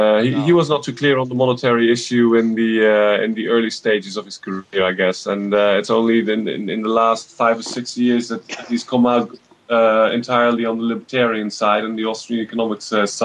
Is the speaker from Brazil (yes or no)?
no; Netherlands; from the Netherlands